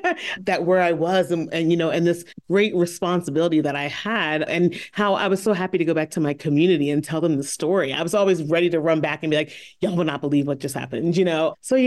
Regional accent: Philadelphia, Pennsylvania, United States; If people got to know me, I am very nice. I am from Philly. I will definitely fight.

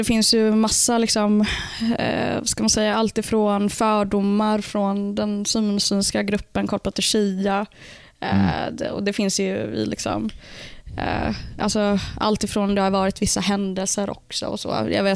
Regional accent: Gothenburg, Västra Götaland County, Sweden; för mig som är liksom, en vanlig liksom, svenne muslim, född och uppvuxen i Göteborg

